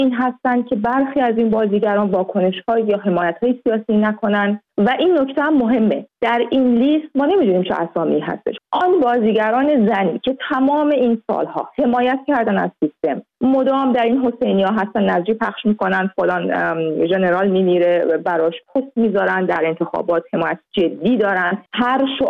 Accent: Iran; moved away; من هم از ایرانم اومدم

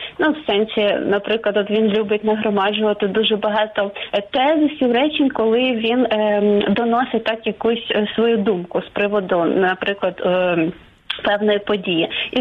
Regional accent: Kyiv, Ukraine; ні, я не з Криму, я киянка.

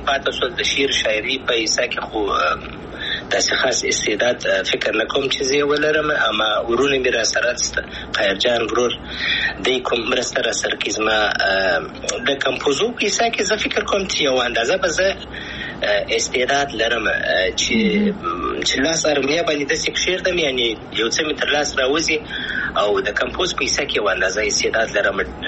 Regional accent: Afghanistan; افغانستان خو زما دی، زه افغان یم. انشاءالله بیا به افغانستان ته ولاړ سم

